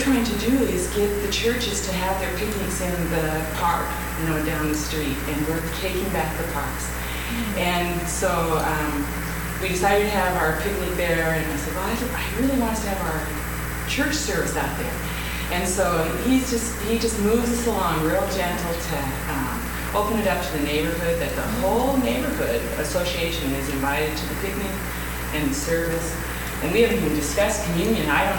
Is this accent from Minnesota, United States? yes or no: no; Portland, Oregon, United States; I'm from Portland, Oregon.